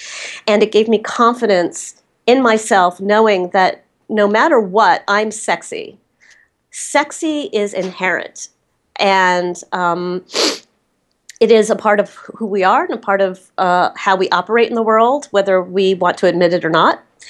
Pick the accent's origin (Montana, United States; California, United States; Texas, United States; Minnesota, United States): California, United States; Los Angeles; And for a woman, especially growing up in Los Angeles, that's huge.